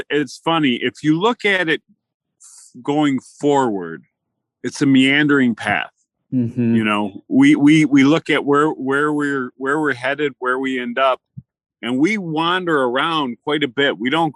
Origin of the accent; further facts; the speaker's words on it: Detroit, Michigan, United States; I grew up in the Detroit metro area. I was born in 1961, so that gives you a time frame of era.